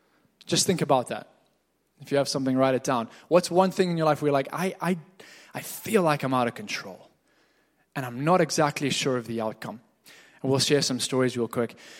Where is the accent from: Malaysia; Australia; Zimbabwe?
Zimbabwe; growing up in Zimbabwe, we would save and I was trying to be the diligent guy. I'm the firstborn out of five.